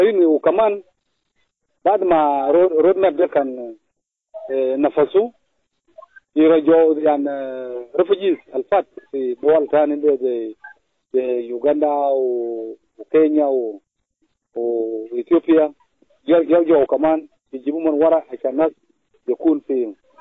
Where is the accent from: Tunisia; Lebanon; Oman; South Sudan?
South Sudan; أنا كمواطن جنوبي أنا بشوف وبالأخص وراب ولا جنوب السودان ككل